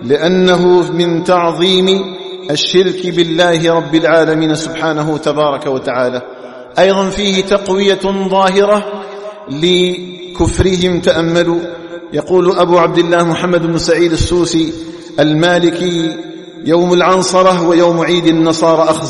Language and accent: Arabic; Algeria; أن تجعل بلدنا الجزائر آمنا في عقيدته